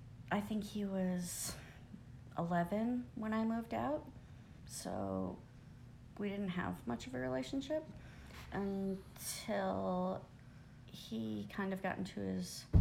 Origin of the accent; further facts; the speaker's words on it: Chicago, Illinois, United States; I grew up in Chicago. What was it like? Well, I guess I didn't grow up always in Chicago. Until I was six, we were in the suburbs.